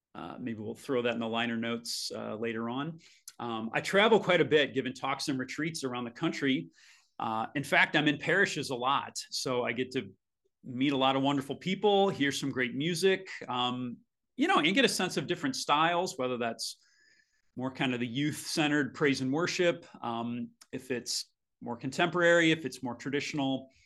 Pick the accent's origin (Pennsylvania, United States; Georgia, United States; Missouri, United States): Missouri, United States; St. Louis; I grew up in St. Louis, Missouri. I've taught at a couple all-boys high schools.